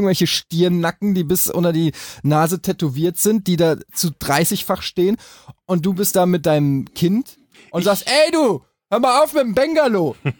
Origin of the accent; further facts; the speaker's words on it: Frankfurt, Hesse, Germany; also ich kenne das ja zum Beispiel auch als Frankfurter